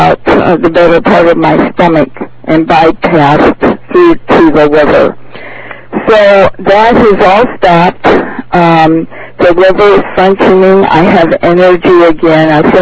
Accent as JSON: {"language": "English", "region": "California", "country": "United States", "said": "Well, I'm from California, Orange County."}